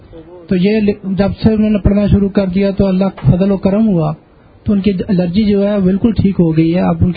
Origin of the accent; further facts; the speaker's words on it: Mandi Bahauddin, Punjab, Pakistan; میں منڈی بہدین سے آیا ہوں.